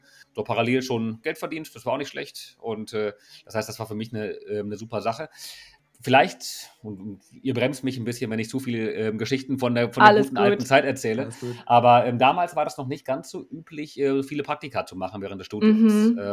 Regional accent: Bocholt, North Rhine-Westphalia, Germany; Ich komme aus einer kleinen Stadt in NRW, die heißt Bocholt. Das ist so ein Stückchen nördlich vom Ruhrgebiet, kennt man nicht. Hat so gut 80.000 Einwohner, ist gleich an der holländischen Grenze.

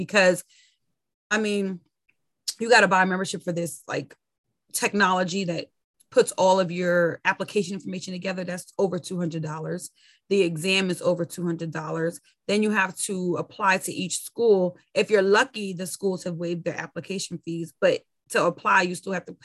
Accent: Brooklyn, New York, United States; I grew up in Brooklyn. So I kind of had both the examples of it, you know, growing. The thing about Brooklyn that was good was it was diverse.

